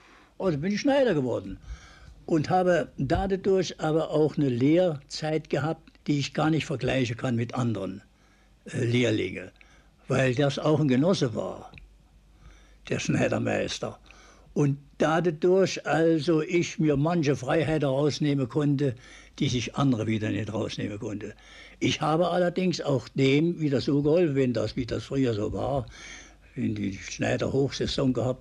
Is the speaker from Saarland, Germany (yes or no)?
yes; Saarbrücken, Saarland, Germany; Ich stamme aus Saarbrücken. Ich bin 1909 geboren. Arbeitereltern. Die Eltern waren beide politisch in der SPD organisiert.